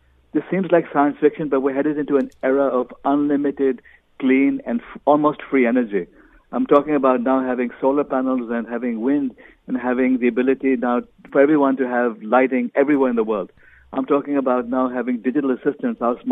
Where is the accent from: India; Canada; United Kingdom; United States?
India; born there; I was born in India. You go back to ancient India, what we valued was knowledge, enlightenment.